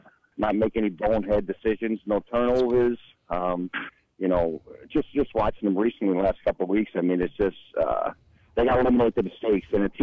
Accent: New Jersey, United States; with a bunch of high school buddies and guys that I grew up with in New Jersey and in my area.

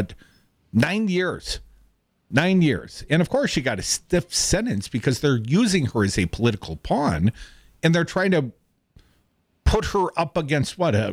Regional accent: Madison, Wisconsin, United States; I was growing up here on the in Madison, Wisconsin, I grew up very near the Oscar Mayer plant.

